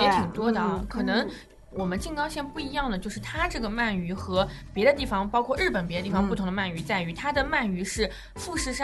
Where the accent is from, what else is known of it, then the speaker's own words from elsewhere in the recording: China; 还是比较能让我们中国人接受的